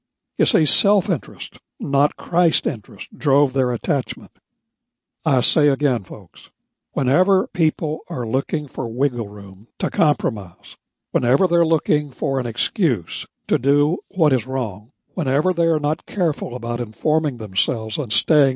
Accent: West Virginia, United States; born or raised there

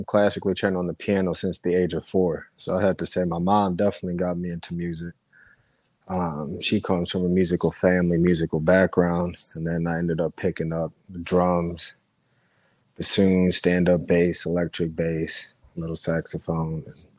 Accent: Detroit, Michigan, United States; Yeah, I'm from Detroit.

